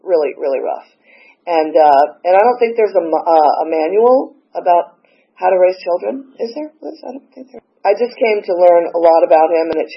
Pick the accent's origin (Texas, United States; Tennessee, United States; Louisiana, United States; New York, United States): New York, United States; New York City; So, and especially being a New Yorker, I had that arrogance, whatever. And, you know, growing up in New York, my sisters, my family would get traffic tickets, they'd throw them in the trash.